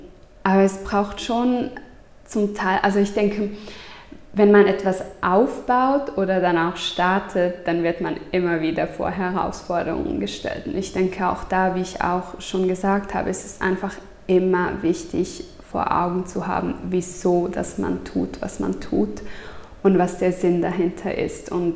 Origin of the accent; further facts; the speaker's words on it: Grisons, Switzerland; Der kommt auch aus der Lenzer Heide, aus dem Kanton Graubünden, wo ich herkomme.